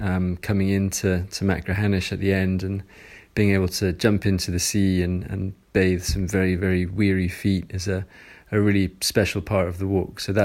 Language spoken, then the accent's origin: English; Dundee, Scotland, United Kingdom; I come from Dundee, on the east coast of Scotland.